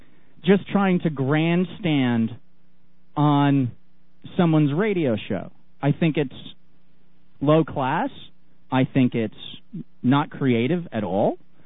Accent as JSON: {"language": "English", "country": "United States", "moved": "yes", "said": "once I got outside of the bubble that is the United States is when I became more active about my home country, because I moved out of the United States."}